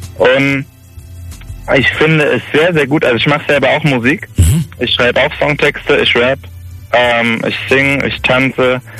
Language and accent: German; Rhineland-Palatinate, Germany; In Hettenheim in der Nähe. Also ich komme aus der Pfalz.